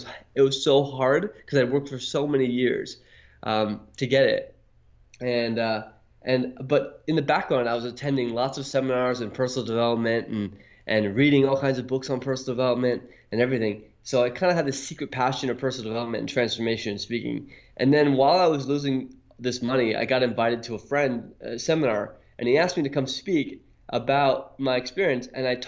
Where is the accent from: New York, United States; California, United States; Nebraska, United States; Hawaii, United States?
Hawaii, United States; Honolulu; my background is I grew up in Honolulu, Hawaii, and my father was an entrepreneur